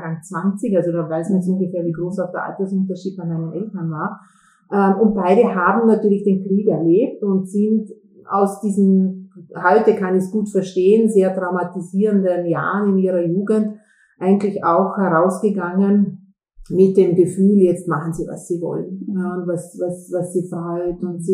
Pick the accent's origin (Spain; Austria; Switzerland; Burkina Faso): Austria; Lustenau, Vorarlberg; Also ich bin aufgewachsen in Vorarlberg, in Lustenau und einer vielleicht ein bisschen ungewöhnlichen Familie